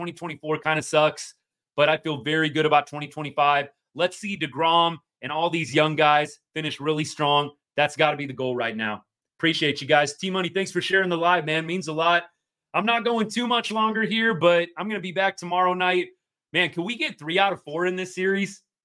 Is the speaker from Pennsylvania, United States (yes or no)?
no; Dallas-Fort Worth, Texas, United States; I grew up in the Dallas-Fort Worth area, so I'm a big Rangers fan.